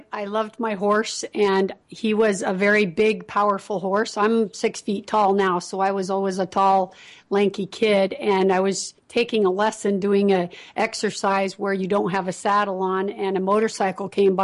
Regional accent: Las Vegas, Nevada, United States; because I grew up in Las Vegas.

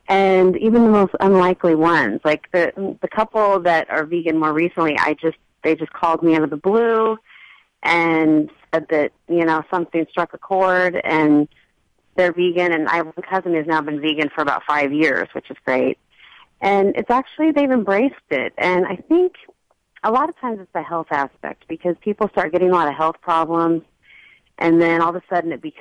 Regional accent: Iowa, United States; and since I'm from Iowa as well, I think that makes it even easier for people to kind of relate to.

